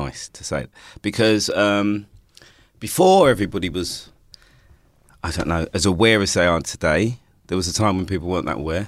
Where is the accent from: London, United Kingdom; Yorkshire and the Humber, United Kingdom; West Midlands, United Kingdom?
London, United Kingdom; Stoke Newington; And I grew up in Stoke Newington.